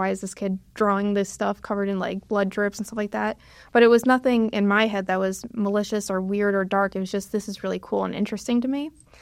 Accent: Connecticut, United States; That was in Connecticut. I'm from Connecticut.

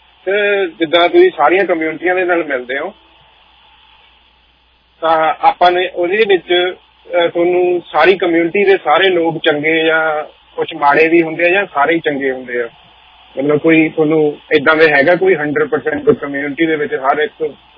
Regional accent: Punjab, India; ਅਸੀਂ ਵੀ ਪੰਜਾਬ ਤੋਂ ਬਿਲੋਂਗ ਕਰਦੇ ਹਾਂ।

